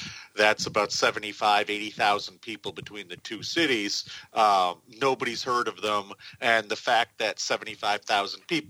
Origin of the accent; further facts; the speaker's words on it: Lewiston, Maine, United States; born there; I was born in Lewiston, Maine, which is about 30 miles north and 30 miles south of both Portland and Augusta